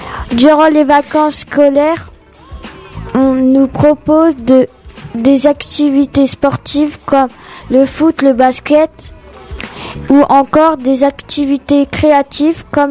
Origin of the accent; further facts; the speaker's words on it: Saint-Gratien, Île-de-France, France; De Saint-Gratien.